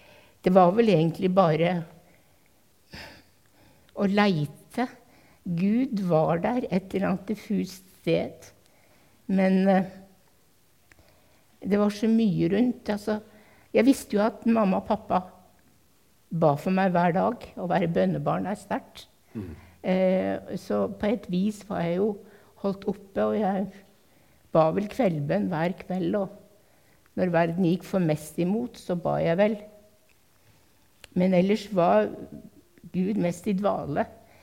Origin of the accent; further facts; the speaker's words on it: Nordland, Norway; så kom det en svær epidemi hjemme i Nordland, der hvor jeg kommer fra. Og jeg var nesten 3 år da den kom.